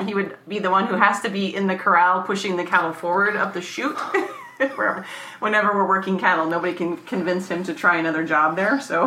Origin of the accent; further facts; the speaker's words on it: Iowa, United States; Well, I know that the farm where I grew up in Guthrie County that he's talking about is, I guess it's considered an oak savanna